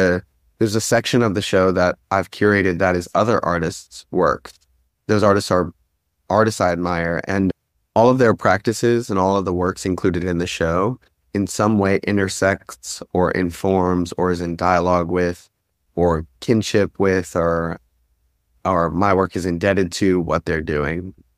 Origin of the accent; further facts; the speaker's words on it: Atlanta, Georgia, United States; when I travel the world and tell people I'm from Atlanta, people have a lot of associative images that come to mind that aren't necessarily what my photographs look like.